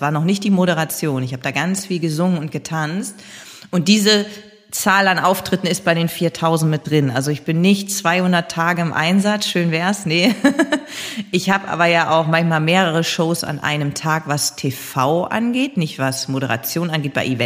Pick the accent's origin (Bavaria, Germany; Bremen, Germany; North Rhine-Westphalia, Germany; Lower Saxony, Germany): Lower Saxony, Germany; Ostfriesland, wo ich herkomme